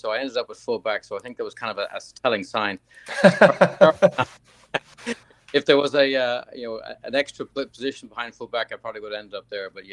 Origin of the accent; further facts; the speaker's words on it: Dublin, Leinster, Ireland; moved away; We grew up in Dublin together, and we've moved throughout the States and the world.